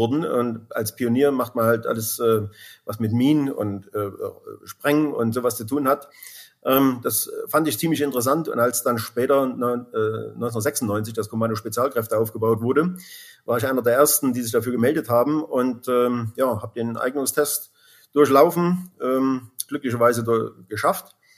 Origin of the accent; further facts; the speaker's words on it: Thuringia, Germany; born there; Ja, also ich bin im Osten geboren, in Thüringen. Und zur Wende war ich genau 18 Jahre alt.